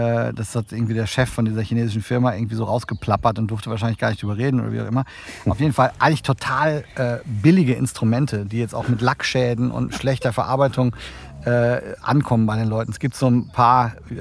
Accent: North Rhine-Westphalia, Germany; sehr gespannt, wie mein Sauerland-Kollege Friedrich Merz, denn er kommt ursprünglich 20 Kilometer von meinem Heimatort

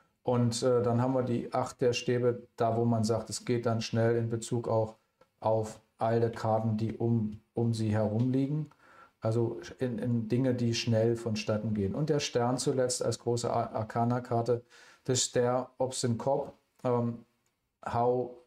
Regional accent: Germany; Und ich würde als Deutscher, übrigens muss ich ganz ernst sagen, also die Hauptstadt meiden.

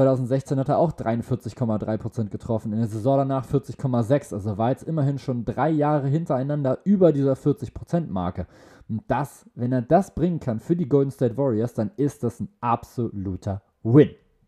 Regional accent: Spain; German is a second language; schön für Spanien, für mein Heimatland, kann ich das ja mal mitmachen

